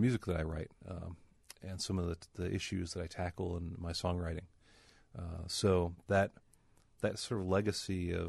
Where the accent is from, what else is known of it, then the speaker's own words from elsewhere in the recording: California, United States; born there; I was born in Southern California